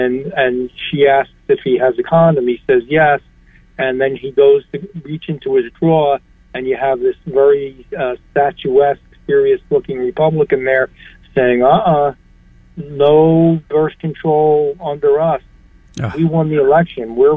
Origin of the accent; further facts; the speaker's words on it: New Jersey, United States; you don't know me. I'm from Jersey.